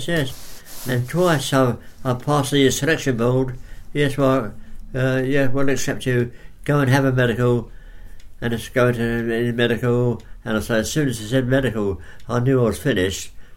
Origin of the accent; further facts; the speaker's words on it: Fulham, London, United Kingdom; I was born in Fulham, London, SW6.